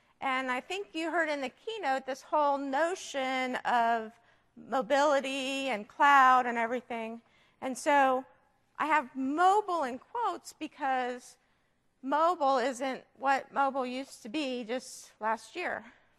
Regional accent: San Diego, California, United States; So, for example, I'm from San Diego, and earthquakes are a little bit of a big deal down here, right?

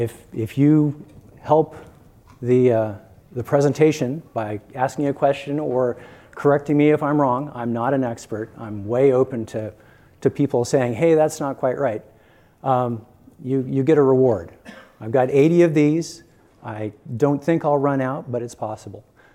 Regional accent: Portland, Oregon, United States; I'm from Portland, Oregon. I like things that are biodegradable.

